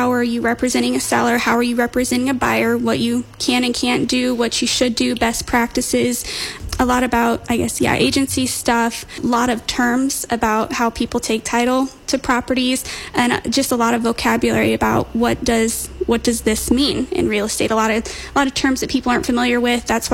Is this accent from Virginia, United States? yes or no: no; Melrose, Iowa, United States; Well, I grew up on a farm on a dead-end road in Melrose, and so this is obviously, you know, my home county, and I do a lot of business here.